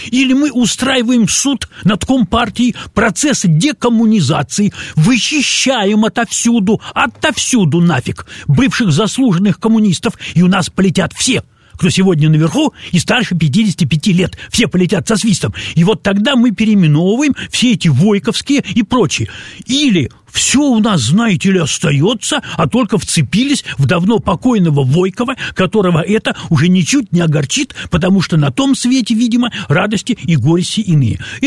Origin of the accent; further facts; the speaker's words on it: Far East, Russia; also born or lived in Zabaykalsky Krai; я вырос на Дальнем Востоке и в Забайкалье